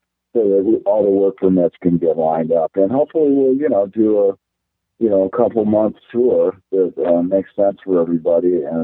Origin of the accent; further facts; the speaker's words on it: Ohio, United States; like to go to my hometown in Ohio again and play Cleveland.